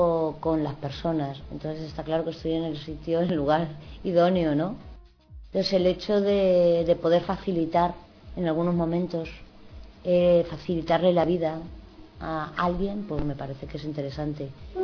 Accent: Madrid, Community of Madrid, Spain; Soy educadora social y soy de Villaverde Alto.

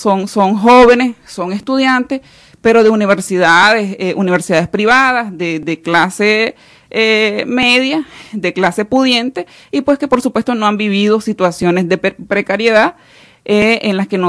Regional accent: Nicaragua; como campesina o como ciudadanas nicaragüenses

